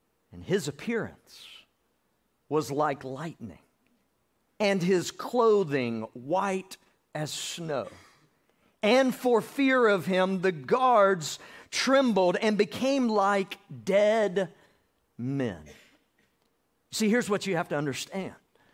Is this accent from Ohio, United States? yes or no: no; Georgia, United States; I grew up in South Georgia, the redneck capital of the world. I grew up hunting, grew up fishing. And South Georgia blends into North Florida.